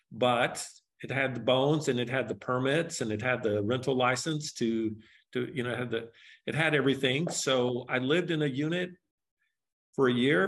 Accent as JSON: {"language": "English", "region": "Texas", "country": "United States", "moved": "yes", "said": "and I'm from Texas where all of the houses were like half the price of these Colorado houses."}